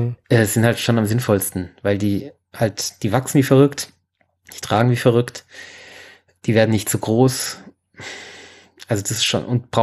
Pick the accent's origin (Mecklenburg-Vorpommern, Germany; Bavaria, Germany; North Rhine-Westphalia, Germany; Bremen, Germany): Bavaria, Germany; also ich weiß nicht, ob das bei euch auch so in ist, aber bei uns in Bayern ist es halt ein großes Thema.